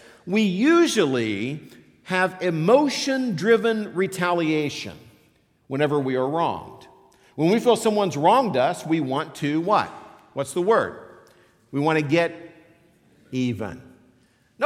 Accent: West Virginia, United States; I grew up in West Virginia. We've got a famous one of these. It's called the Hatfields and McCoys.

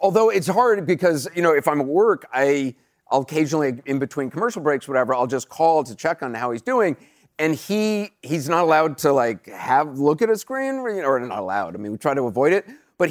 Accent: New York City, New York, United States; I would, my friend Michael Uchtdell lived across the street in a high rise. And I would go over there and trick-or-treat.

